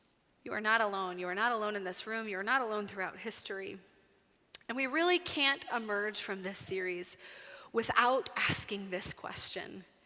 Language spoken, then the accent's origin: English; Dallas, Texas, United States; I grew up in Dallas